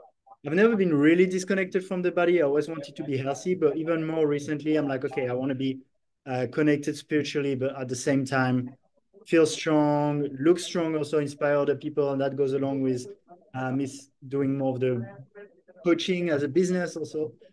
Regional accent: France; So I'm from France originally and grew up in with a traditional, let's say, Western diet with like a lot of meat and cheese and bread

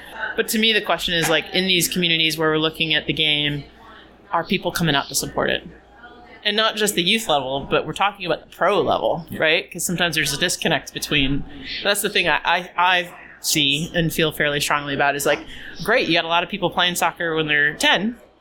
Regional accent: St. Louis, Missouri, United States; You know, my hometown, St. Louis.

